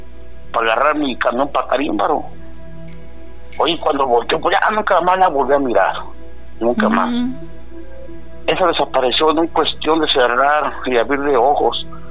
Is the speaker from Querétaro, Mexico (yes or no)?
no; Tarímbaro, Michoacán, Mexico; born there; yo soy nacido en Tarímbaro, pero mi papá y mi mamá son de otro pueblo que se llama Indaparapeo, allí mismo en Michoacán